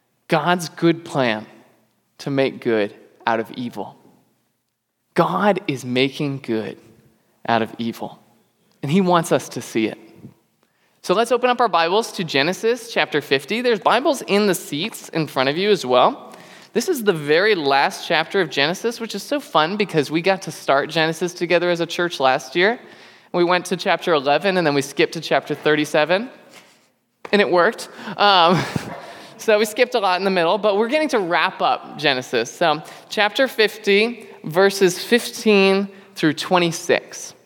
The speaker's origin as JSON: {"language": "English", "region": "Florida", "country": "United States", "said": "And I was from South Florida. I went to college in Indiana, so I could see myself basically living anywhere."}